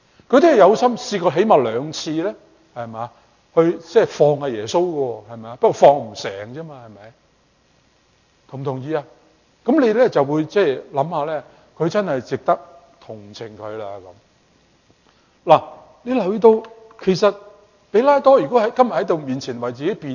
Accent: Guangdong, China; accent: Cantonese; 我们广东话很传神的

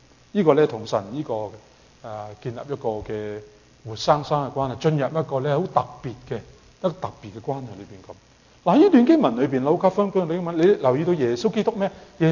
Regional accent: China; 類似我哋中國人應該咧係好似都係清明時節

